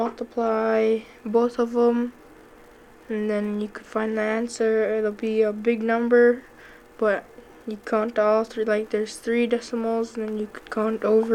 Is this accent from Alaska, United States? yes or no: yes; Koyuk, Alaska, United States; I'm from Koyuk, and I'm in 7th grade.